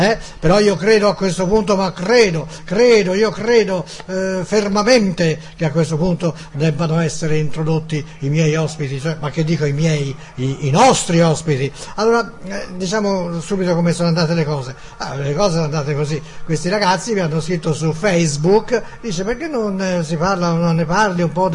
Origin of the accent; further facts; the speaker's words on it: Florence, Tuscany, Italy; allora, ragazzi, sono fiorentino, sei fiorentino.